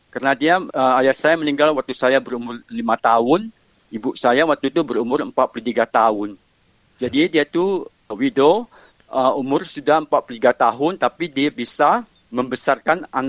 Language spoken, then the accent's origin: Indonesian; Sumatra, Indonesia; karena saya dari Sumatera yang berbahasa yang sudah diadaptasi dengan bahasa Indonesia.